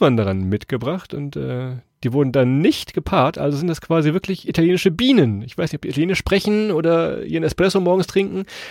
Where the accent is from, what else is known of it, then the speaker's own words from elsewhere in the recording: Lower Saxony, Germany; born there; Aber geboren in Niedersachsen, von daher ist keine Überraschung.